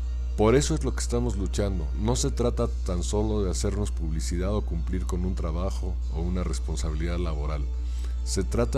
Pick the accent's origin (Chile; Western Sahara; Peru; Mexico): Mexico; Porque en verdad así somos los mexicanos